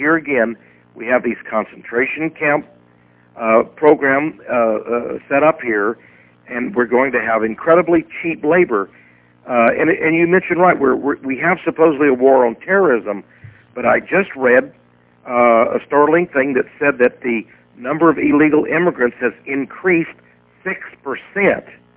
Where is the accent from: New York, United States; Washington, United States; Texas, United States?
Texas, United States; Well, in other words, as a Texan, if I go to California, I pay more in college.